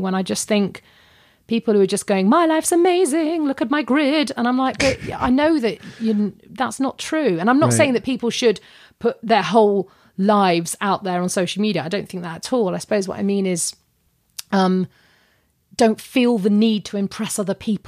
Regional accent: United Kingdom; because I'm British and we put washing outside to dry

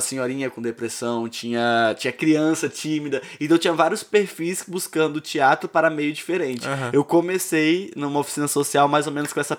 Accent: Rondônia, Brazil; Só que eu venho de Rondônia e eu não tive a oportunidade de adentrar num curso de teatro logo desde criança, porque na minha cidade não tinha.

